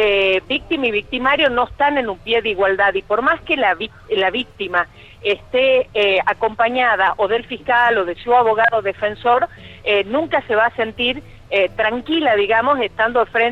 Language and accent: Spanish; Argentina; ya no como senadora, sino como argentina